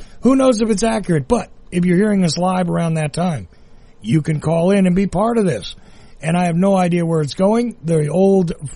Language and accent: English; Northeast, United States; since I am from the Northeast and I've been told I talk too fast